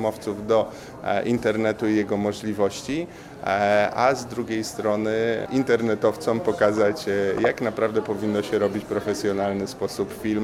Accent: Łódź, Łódź Voivodeship, Poland; wywodzę się z filmowej Łodzi, w której te tradycje od dawien dawna egzystują

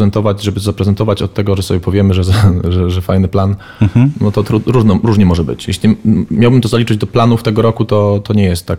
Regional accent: Silesian Voivodeship, Poland; also born or lived in Warsaw; Teraz mieszkam na Śląsku, więc... Jestem ze Śląska, mieszkałem w Warszawie.

